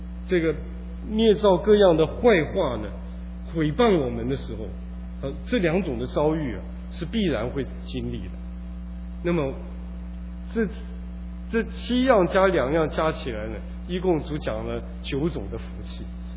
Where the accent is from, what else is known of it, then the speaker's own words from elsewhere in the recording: China; now in United States; 我们中国人呢、在世界上面是比较谦虚的民族，所以我们到北美来跟别人生活在一起，常常不太习惯。